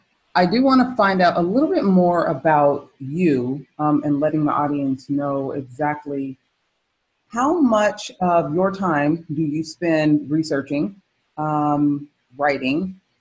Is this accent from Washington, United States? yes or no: no; California, United States; now in Redondo Beach, United States; The water in Southern Cal is a lot warmer than the water in Northern Cal. I'm from the Bay Area.